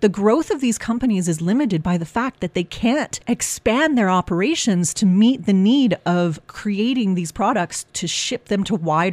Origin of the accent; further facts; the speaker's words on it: Canada; Is that not our modern sense of success as Canadians?